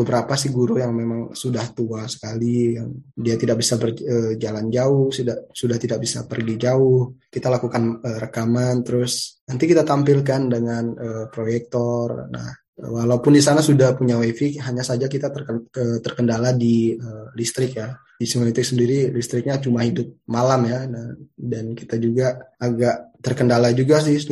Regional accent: Sungai Utik, West Kalimantan, Indonesia; Nah, itu menjadi ikatan saya dengan Sungai Utik. Lebih dari itu, bahwa di sana juga kampung saya juga

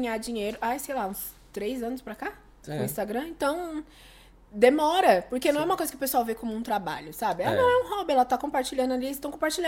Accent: São Paulo, Brazil; É, paulista que não conhece São Paulo.

